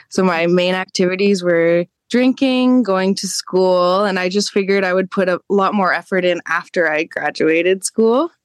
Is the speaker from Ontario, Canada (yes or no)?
yes; Kingston, Ontario, Canada; also born or lived in Ottawa; I didn't have as many supports as I have in my hometown. And I just was drinking and doing drugs every single night, hanging out with the wrong people on my spare time, but still in school somehow. So I was just making sure that I kept my appearance up for when I came back home to Kingston, Ontario.